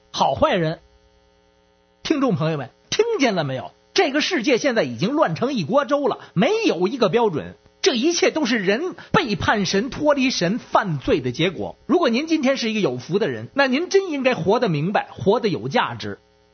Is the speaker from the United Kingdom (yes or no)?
no; Beijing, China; 我是北京的